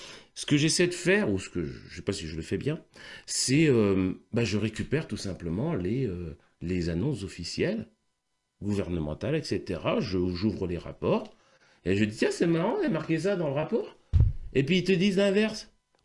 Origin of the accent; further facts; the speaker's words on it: Martinique, France; je suis martiniquais d'origine.